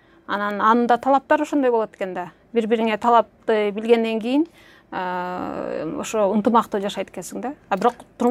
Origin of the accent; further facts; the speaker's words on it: Jalal-Abad, Jalal-Abad Region, Kyrgyzstan; also born or lived in Talas; Анан турмушка байланыштуу биз Таластан мен 2-классымда көчүп кетип, мен Жалалабадда чоңойдум да. Жалалабадда чоңоюп, Жалалабадда физико математикалык мектепти бүттүм.